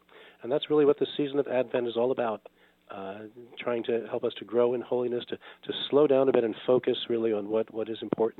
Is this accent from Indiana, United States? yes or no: no; Brooklyn, New York, United States; But the first relic I ever saw was when I was in fourth grade, and I'm from Brooklyn, New York.